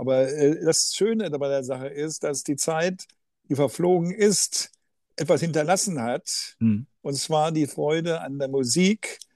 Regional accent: Germany; Und wir waren als Deutsche, haben wir natürlich gesagt, ja, wir wollen hier keinen großen Aufstand machen.

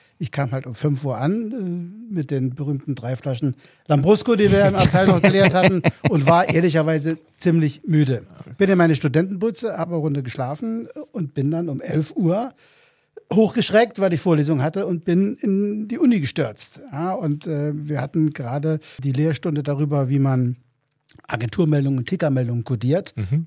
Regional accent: Trier, Rhineland-Palatinate, Germany; born there; ist ein Moselaner, ich bin gebürtig aus Trier an der Mosel, war da ganz normal Schule, Abitur

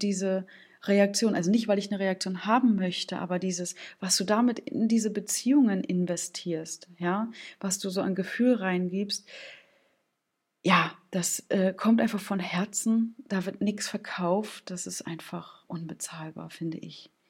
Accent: Stralsund, Mecklenburg-Vorpommern, Germany; Ich habe da so ein schönes Marzipan aus meiner Heimatstadt Stralsund.

